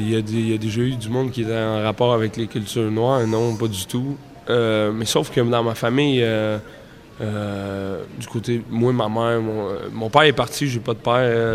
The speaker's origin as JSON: {"language": "French", "town": "Montreal", "region": "Quebec", "country": "Canada", "tie": "born or raised there", "said": "J'ai grandi à Montréal, puis j'ai été élevé par des Haïtiens."}